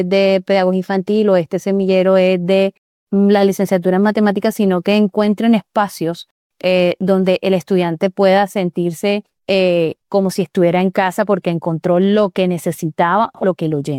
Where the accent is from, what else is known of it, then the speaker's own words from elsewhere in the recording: Cartagena, Bolívar, Colombia; now in Barranquilla, Colombia; soy cartagenera viviendo en Barranquilla hace 13 años